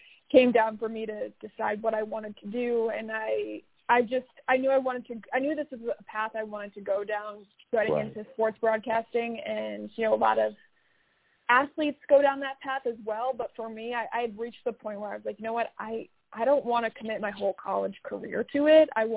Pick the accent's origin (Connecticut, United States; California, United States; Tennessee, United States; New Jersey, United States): Connecticut, United States; now in Houston, United States; Yeah, I'm from Connecticut, so I'm down in Houston still. My sisters and my mom are in Connecticut.